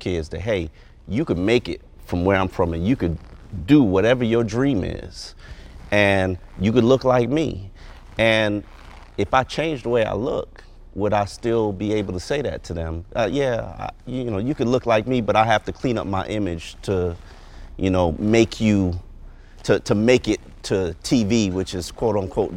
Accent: Carol City, Florida, United States; It's funny you say that, because I'm Jamaican, and I grew up Carroll City representing today for my Chiefs.

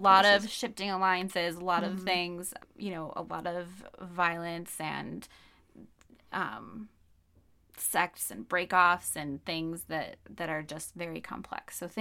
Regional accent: United States; just because I'm an American in the 2000s

